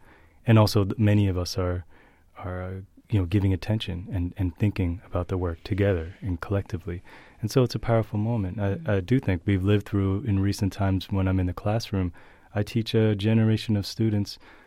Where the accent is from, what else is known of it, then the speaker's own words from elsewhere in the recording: New Jersey, United States; I grew up in New Jersey, as I said, and I went to public schools.